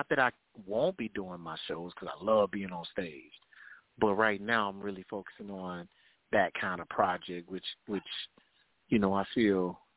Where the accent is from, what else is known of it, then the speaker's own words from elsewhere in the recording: Tuscaloosa, Alabama, United States; growing up in Tuscaloosa, man, I was taught to stay away from the gangs.